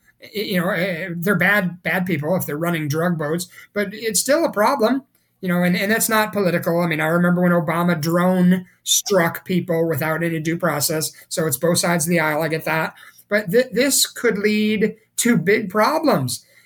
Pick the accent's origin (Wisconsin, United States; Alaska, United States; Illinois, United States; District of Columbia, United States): Illinois, United States; Chicago; You know, my hometown, Chicago, here's a related thing on how crazy the country's getting. My hometown of Chicago